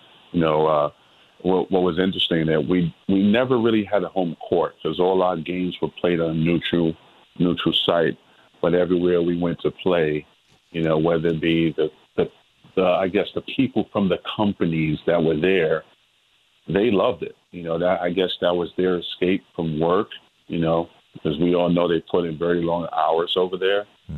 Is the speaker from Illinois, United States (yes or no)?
no; New York City, New York, United States; You know, I came from the Bronx, New York, and I worked my tail off, and I was able to play for the Kentucky Wildcats.